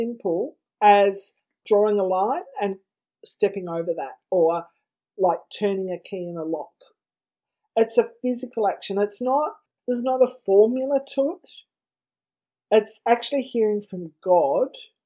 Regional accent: Tasmania, Australia; Tasmania, my home state

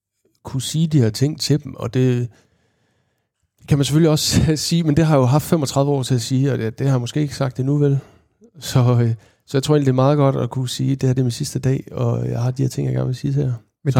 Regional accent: Them, Central Denmark Region, Denmark; der skal vi lige kigge ud over og lige pege på Ostetårnet i Them, hvor jeg kommer fra.

